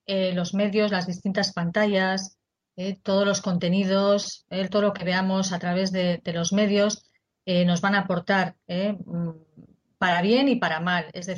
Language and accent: Spanish; Basque Country, Spain; Spanish is a second language; En mi tierra decimos arratsaldeon, porque también hablamos, en el País Vasco hablamos, además de la lengua española, hablamos euskera.